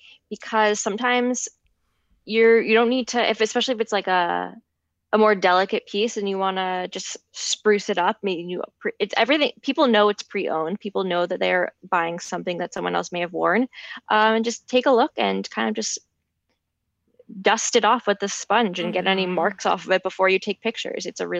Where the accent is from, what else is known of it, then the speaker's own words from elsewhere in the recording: Larchmont, New York, United States; It's Pink on Palmer and on Palmer Avenue in Larchmont, uh-huh. New York.